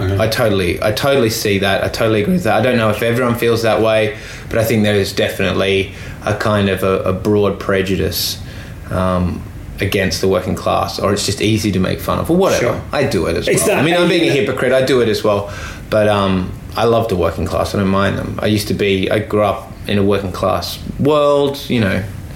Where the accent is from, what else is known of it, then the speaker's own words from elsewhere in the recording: Australia; accent: flat Australian; when I go to a club gig and I open my mouth, if I'm properly Australian, I've got a flat accent, but they still know I'm an Australian.